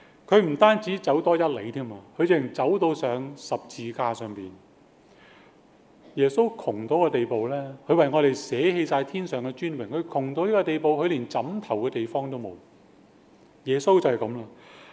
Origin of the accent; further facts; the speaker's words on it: China; 或者我們中國人講就是以德報怨